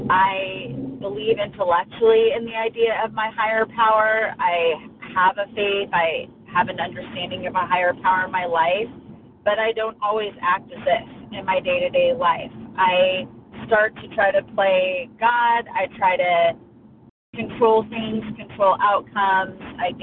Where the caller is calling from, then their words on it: Oregon, United States; I'm calling from Oregon.